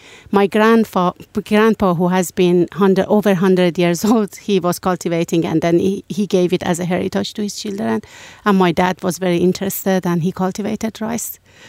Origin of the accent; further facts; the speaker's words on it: Iran; English is a second language; now in Finland; I'm originally from Iran. And now more than 11 years, I have been living in Finland.